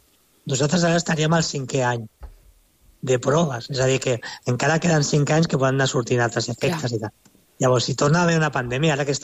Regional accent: Santa Coloma de Gramenet, Catalonia, Spain; Jo soc de Santa Coloma de Gramenet, un poble de la ciutat de costat de Barcelona.

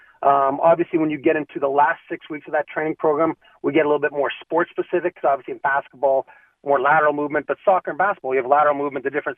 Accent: Edmonton, Alberta, Canada; Ironically, when I moved back, I grew up in Edmonton, and when I came back to Edmonton

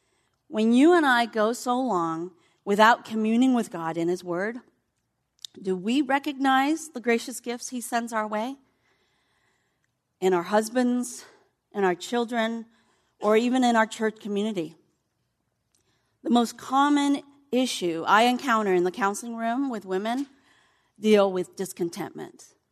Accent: Vietnam; now in United States; You heard from Lauren that I'm from Vietnam. And, you know, how else can you explain how a young girl from Vietnam who had never heard of the name of Jesus Christ can stand before you now

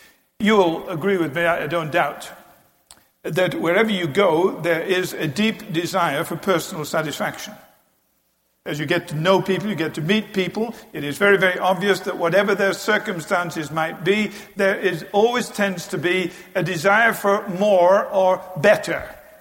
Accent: United Kingdom; I'm British.

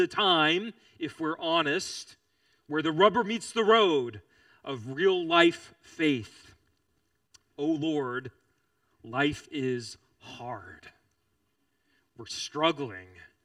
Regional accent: Texas, United States; Now, I'm from Texas.

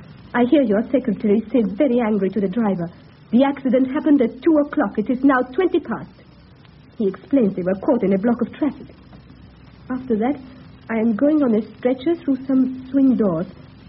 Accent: Austria; English is a second language; No. No, I am from Austria.

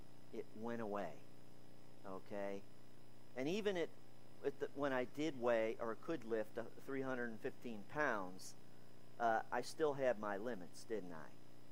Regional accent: Utica, New York, United States; I was growing up in Utica, New York, in upstate New York.

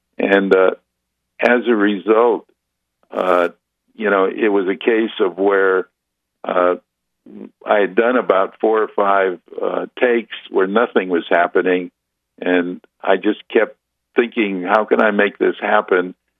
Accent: Los Angeles, California, United States; I'm a kid from the West Coast in L.A.

